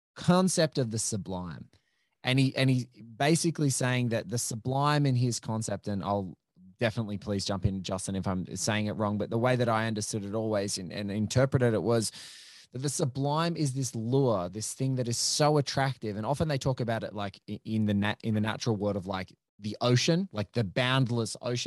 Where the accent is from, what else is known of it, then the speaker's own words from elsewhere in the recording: Australia; accent: Australian; not the other word that you thought I might have been saying because of my Australian accent.